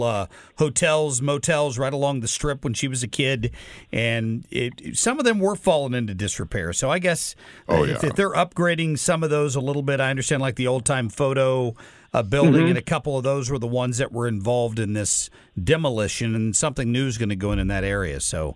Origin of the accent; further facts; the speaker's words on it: Missouri, United States; They were from like Germany, and when we told them we're from Missouri, Ozark is the first show they brought up.